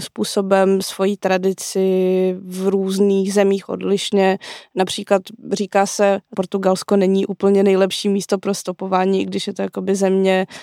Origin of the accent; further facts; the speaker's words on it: Poland; Já třeba jsem původně z Polska